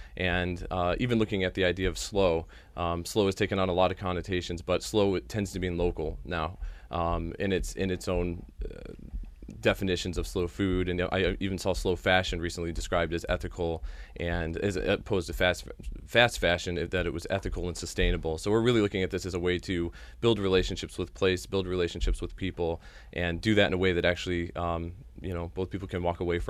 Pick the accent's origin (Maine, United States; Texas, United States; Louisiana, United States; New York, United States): New York, United States; Rochester; also born or lived in Rockledge; Yeah, I was born in Rockledge, Florida in 1983, and my dad was actually brought up here for school as well for the U of R for his PhD studies around 87, and have always been around Rochester since that time, and it's still home right now.